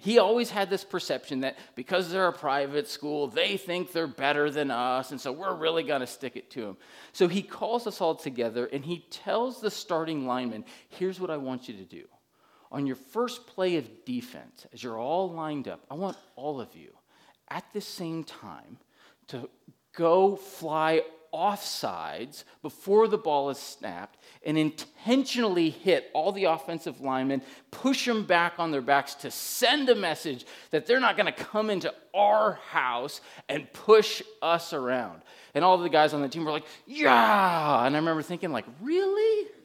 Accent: Keene, New Hampshire, United States; It was a couple, you know, hours away from where I grew up in Keene, New Hampshire.

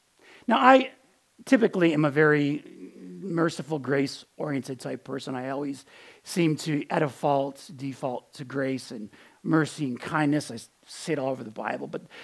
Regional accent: Buffalo, New York, United States; I grew up in Buffalo, New York. My mom is Irish. My dad is Sicilian. So growing up in Buffalo with that kind of heritage, there were two things that were inevitable. Number one, I grew up Roman Catholic.

